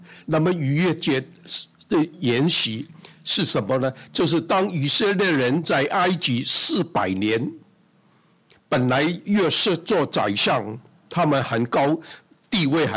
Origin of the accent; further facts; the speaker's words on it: China; 就是好像我们中国人过年贴红纸一样，贴这个飞春